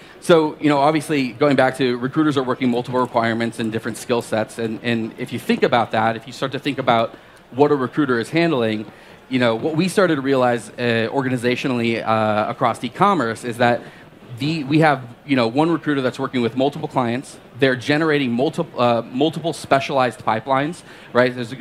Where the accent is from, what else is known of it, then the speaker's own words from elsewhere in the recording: Philadelphia, Pennsylvania, United States; I come from Philly, so obviously I'm a bigger guy. I love cheesesteaks, I love the Eagles